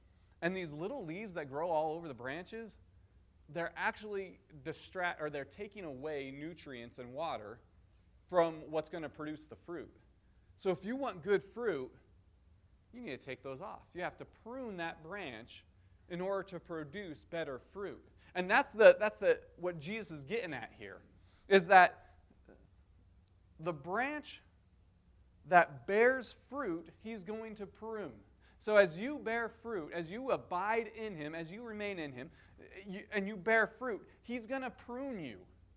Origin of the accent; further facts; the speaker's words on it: Denver, Colorado, United States; now in Cheyenne, United States; So I am a city boy, right? I was born and raised in Denver, big city. It's over a couple million by now. I loved living in the city. I loved city life.